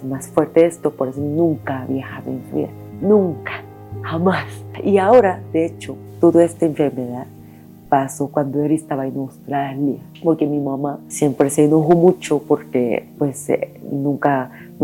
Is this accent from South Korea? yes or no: yes; Busan, South Korea; Es que son de Busan. Somos de Busan.